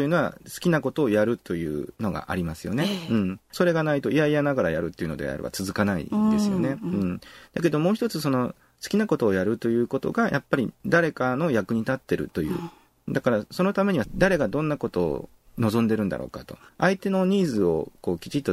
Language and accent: Japanese; Hokkaido, Japan; born there; もともと北海道で生まれてますので